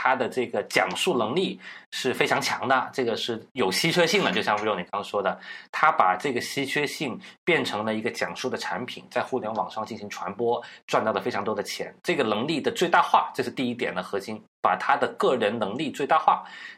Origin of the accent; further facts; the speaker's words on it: Guangdong, China; 我是广东人嘛，大家也都知道，就广东人普通话也不是特别标准，